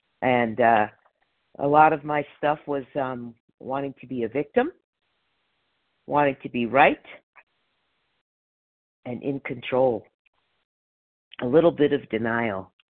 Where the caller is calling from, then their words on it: Palmdale, California, United States; I am calling from Palmdale, California, which is Los Angeles County.